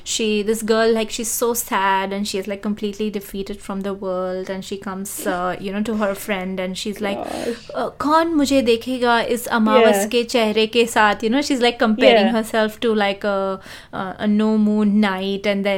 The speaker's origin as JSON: {"language": "English", "country": "India", "said": "I'm definitely ashamed to hear that, being an Indian. But that's definitely a reality in our country."}